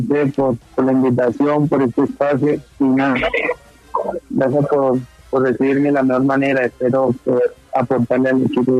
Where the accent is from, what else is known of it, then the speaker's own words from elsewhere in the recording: Colombia; also born or lived in United States; Creo que soy colombiano y estando en Estados Unidos pude ver mucho la liga